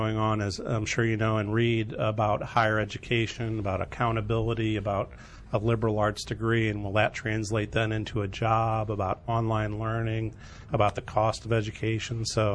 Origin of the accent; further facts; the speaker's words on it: St. Louis, Missouri, United States; I grew up in beautiful St. Louis, Missouri.